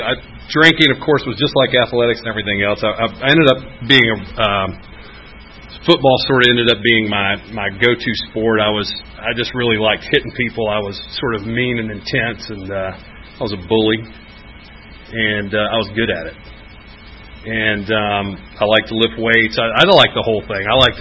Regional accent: Atlanta, Georgia, United States; I grew up in Atlanta. I'm actually from here. I grew up, was born in Piedmont Hospital. My parents are Southern, both from Georgia.

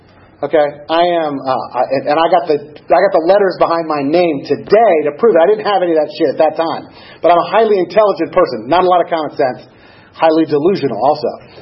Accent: Tampa, Florida, United States; I grew up in Tampa, and I ended up in Gainesville, Florida, which is not a good town for an up-and-coming alcoholic.

